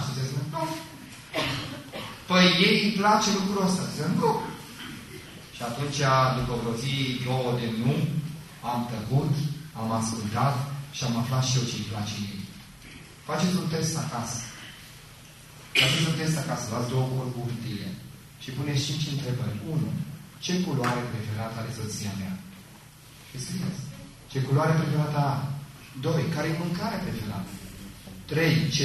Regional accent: Târgu Ocna, Bacău County, Romania; also born or lived in Onești; eu sunt din Târgu Ocna, acolo am trăit copilăria, m-am născut în Onești și apoi când am crescut, în clasa a 5-a, m-am mutat în Onești. Într-un loc, acolo am crescut, un orășel liniștit, frumos

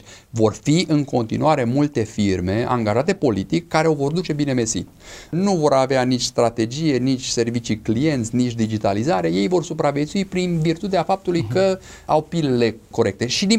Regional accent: Romania; noi ca și români am stat pur și simplu ca și niște downloaders.

